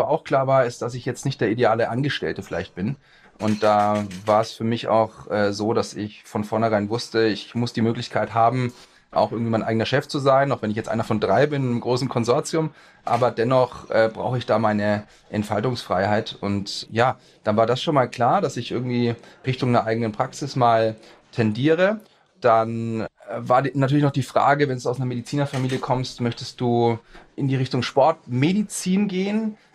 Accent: Erlangen, Bavaria, Germany; now in Nuremberg, Germany; bin geboren in Erlangen, bin dort zur Schule gegangen, habe da auch studiert.

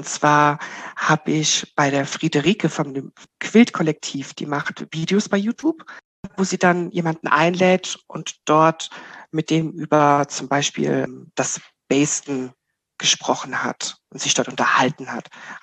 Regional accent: Germersheim, Rhineland-Palatinate, Germany; Speyer, das ist doch bei mir in der Ecke. Und habe dann zurückgeschrieben, hi, ich bin aus Germersheimer Ecke

